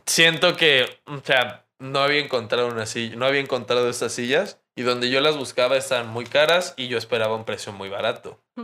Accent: Mexico; porque yo soy barrio mexicano

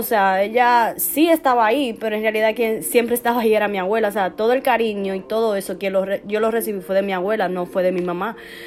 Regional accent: Dominican Republic; Se encuentra en mi país, en República Dominicana, y yo esté aquí.

